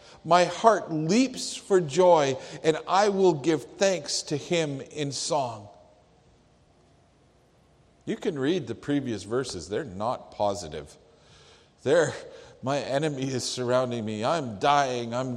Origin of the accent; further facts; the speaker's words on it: Canada; I recognize that I'm about to quote George Washington, and we're Canadian, and I get it.